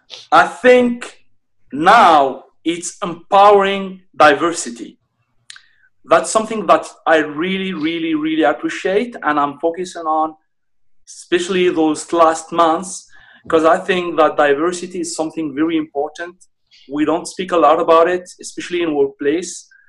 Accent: Algeria; I grew up there in Algeria.

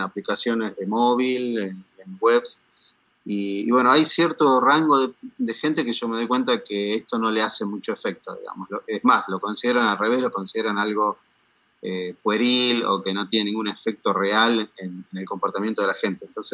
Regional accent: Salta, Argentina; Tres líneas, bueno, soy salteño

